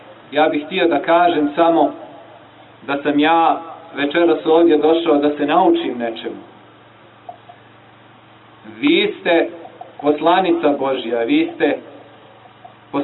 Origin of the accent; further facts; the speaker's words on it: Paštrovići, Montenegro; born there; a ja sam rođen u Paštrovićima, a kao monah sam tek postao hercegovac.